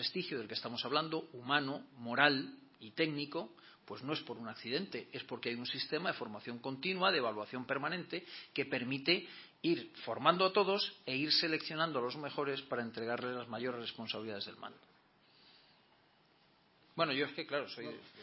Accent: Spain; yo como español me siento muy orgulloso de lo que han hecho nuestras fuerzas en el exterior

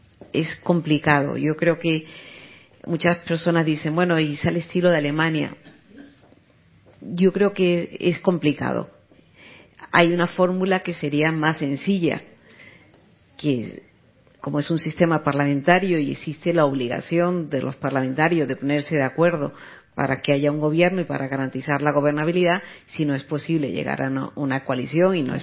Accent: Spain; Pues yo vengo de España y vengo a preguntar, y yo sacaba mi pasaporte español

